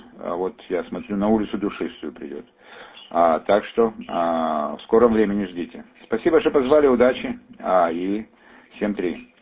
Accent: Crimea, Ukraine; Я крымчанин сам

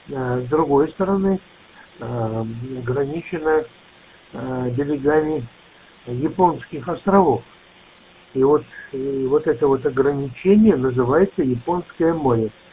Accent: Far East, Russia; с Дальнего Востока

